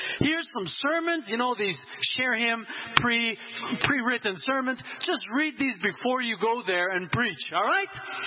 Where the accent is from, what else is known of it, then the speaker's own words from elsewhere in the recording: Switzerland; I grew up in Switzerland.